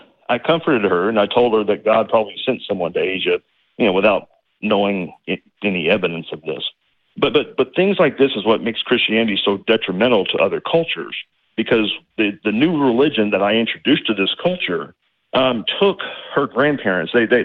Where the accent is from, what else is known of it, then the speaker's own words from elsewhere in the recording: Texas, United States; I grew up in Texas.